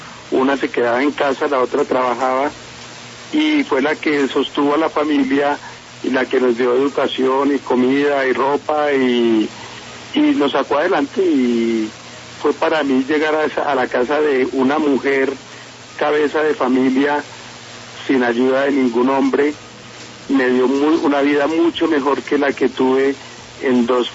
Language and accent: Spanish; Bogotá, Colombia; born there; yo nací en Bogotá en una familia de hombre y mujer, y cuando mis papás se separaron fui enviado a vivir con una familia amiga por allá